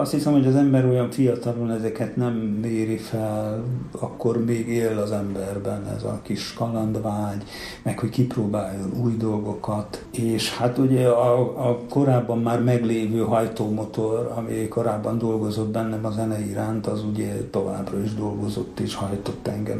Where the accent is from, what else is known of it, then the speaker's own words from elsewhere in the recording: Romania; Én úgy nőttem fel, hogy bizonyos koromban nem is tudatosult, hogy mi nem Magyarországon élünk, hanem Romániában. Ez később valahogy úgy tudatosult bennünk, hogy igen, mi Romániában élünk, magyarok vagyunk, de Romániában élünk.